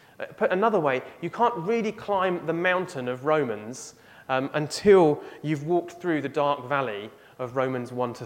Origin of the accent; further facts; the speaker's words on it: East of England, United Kingdom; born there; I was born in Essex and I now live in Norfolk. I've gone from mildly sloping to completely flat.